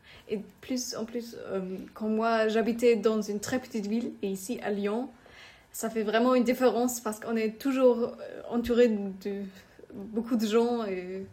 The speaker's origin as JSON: {"language": "French", "town": "Münchberg", "region": "Bavaria", "country": "Germany", "second_language": "French", "said": "j'ai aussi 16 ans. Et moi, je viens du Gymnasium Münchberg en Allemagne, dans une très petite ville qui s'appelle Münchberg."}